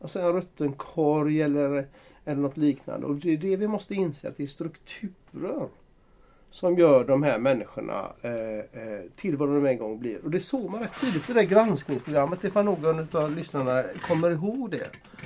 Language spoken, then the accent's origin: Swedish; Gothenburg, Västra Götaland County, Sweden; Vi kan se det i Göteborg, vi som är göteborgare kan ju se att till exempel Norra Älvstranden är ju ändå bebyggd, va?